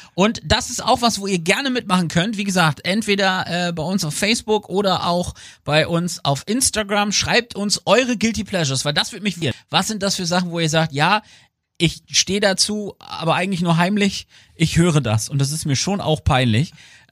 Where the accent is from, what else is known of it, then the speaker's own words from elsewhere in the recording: Lower Saxony, Germany; dass ich mich ja als eben Ostfriese Fischkopf